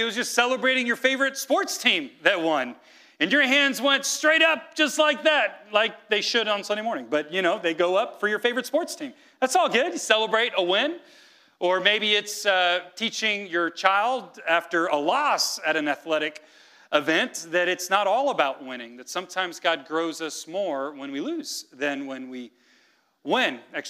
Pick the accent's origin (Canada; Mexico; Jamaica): Mexico; now in United States; See, I grew up some years in Mexico, and then I moved to the States.